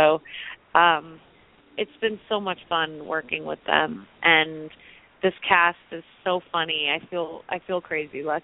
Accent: California, United States; Yeah, I'm from Southern California and went to school in Los Angeles, so this has not been a culture shock for me by any means.

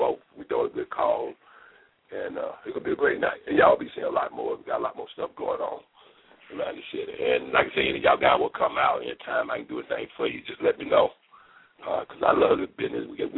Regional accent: South Carolina, United States; I came from South Carolina, poor young black guy.

